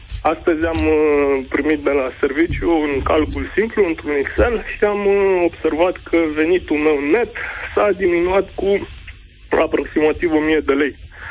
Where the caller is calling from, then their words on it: Brașov, Brașov County, Romania; sunt din Brașov